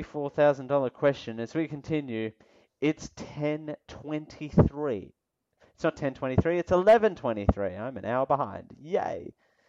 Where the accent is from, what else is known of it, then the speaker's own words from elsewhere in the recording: Australia; I'm from Australia.